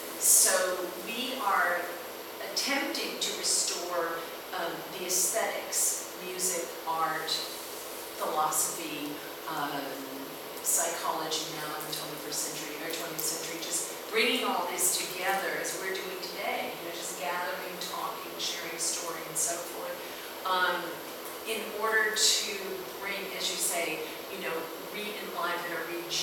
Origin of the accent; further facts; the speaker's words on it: Texas, United States; No, I come from Texas.